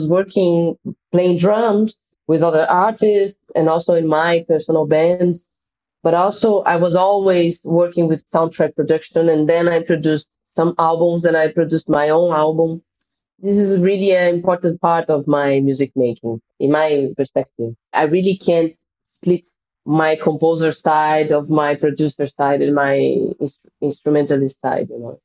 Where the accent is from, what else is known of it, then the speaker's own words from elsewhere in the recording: São Paulo, Brazil; I come from Brazil, more specifically from São Paulo, which has, well, Brazil, needless to say, is a country, really powerful musical culture. And São Paulo specifically is a huge city with 20